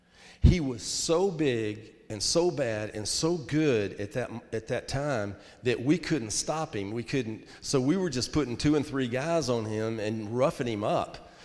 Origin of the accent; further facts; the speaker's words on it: Starkville, Mississippi, United States; I grew up in Starkville, and, You know, we're the Starkville Yellow Jackets.